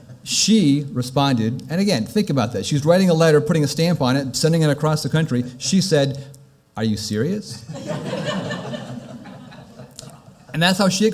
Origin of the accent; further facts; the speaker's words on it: Michigan, United States; I grew up in Michigan